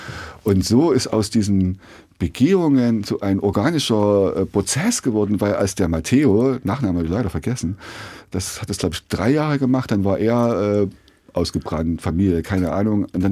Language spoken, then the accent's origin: German; Burgstädt, Saxony, Germany; Ich bin Burgstädter im Seidesfall, genau. Aber diese Einordnung oder dieser Regionsstolz Ostdeutsch, das kann ich überhaupt nicht nachvollziehen.